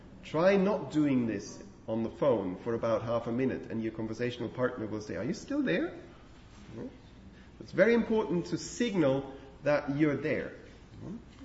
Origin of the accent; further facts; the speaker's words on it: Switzerland; I grew up in Switzerland, so I know a little bit about that.